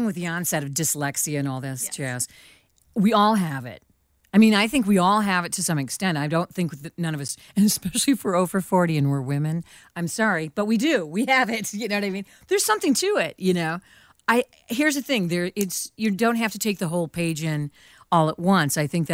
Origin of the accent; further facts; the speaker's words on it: Detroit, Michigan, United States; But I'm also from Detroit originally.